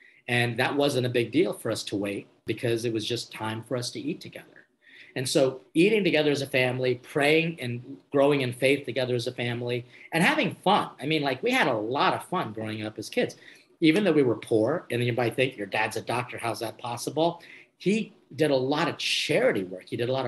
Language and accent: English; Philippines; Being Filipino, I think hospitality is what we do.